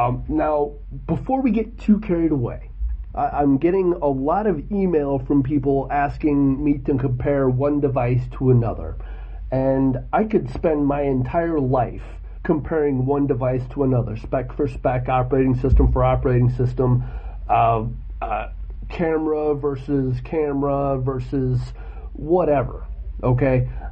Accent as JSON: {"language": "English", "country": "United States", "said": "I'm American, sorry, so we have hard S's."}